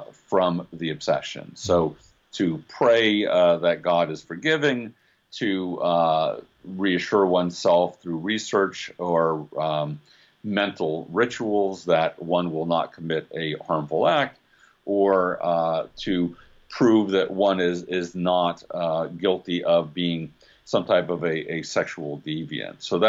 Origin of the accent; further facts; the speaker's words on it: New York, United States; that's different than I'm saying as a New Yorker.